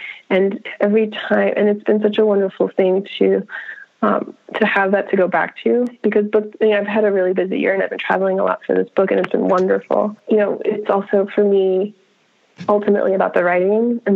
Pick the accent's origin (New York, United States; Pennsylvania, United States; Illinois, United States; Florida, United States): Florida, United States; Miami; And I grew up in Miami.